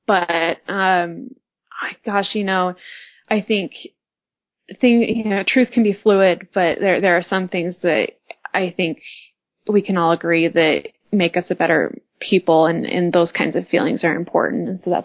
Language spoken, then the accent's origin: English; Genola, Utah, United States; I grew up in Genola, and we have a woman that lives out there who is really obsessed with the Martin and Willie Handcart companies.